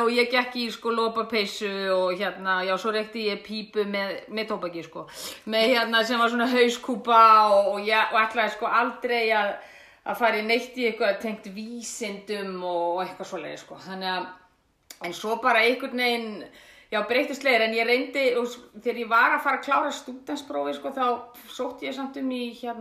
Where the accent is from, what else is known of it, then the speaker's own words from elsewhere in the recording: France; ég er hálf frönsk en ég ólst upp út í Frakklandi, en ég kom rosalega oft til Íslands á sumrin og var hjá ömmu minni Rannveigu